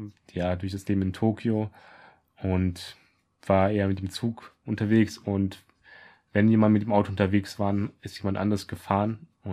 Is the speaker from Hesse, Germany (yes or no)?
yes; Hesse, Germany; now in Berlin, Germany; oder auch von Berlin nach Hessen, also in meine Heimat.